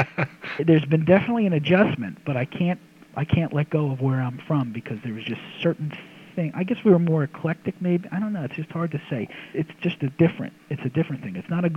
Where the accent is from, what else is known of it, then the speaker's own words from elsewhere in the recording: New Jersey, United States; now in Pittsburgh, United States; We know it because, you know, I'm from Jersey, and that's Rudy.